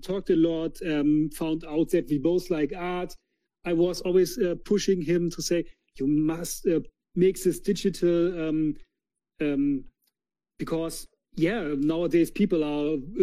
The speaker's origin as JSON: {"language": "English", "country": "Germany", "said": "from Germany, but I'm not alone."}